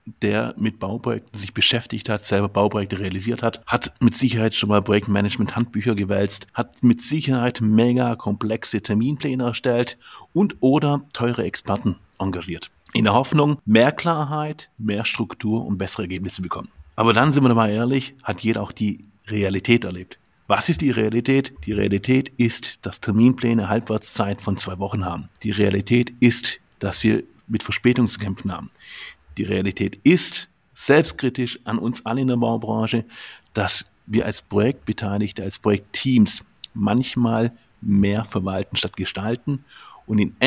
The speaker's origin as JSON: {"language": "German", "town": "Ulm", "region": "Baden-Württemberg", "country": "Germany", "tie": "born there", "said": "Albert Einstein kommt ähnlich wie ich aus Ulm. Wir sind beide gebürtige Ulmer."}